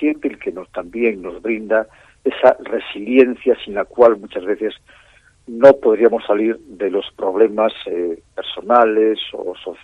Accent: Vigo, Galicia, Spain; ya que soy vigués, y ya que mi madre está en Vigo

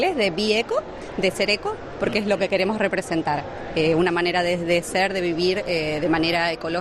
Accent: Argentina; also born or lived in Madrid; now in Asturias, Spain; yo vengo de Argentina, pero hace desde el 2020 que vivimos en España. Primero fuimos a Madrid, pero el clima, bueno, no es como esto. Entonces, nada, queríamos un clima mejor, que tenga playa y eso. Entonces, por eso nos vinimos en el 2022 a Asturias.

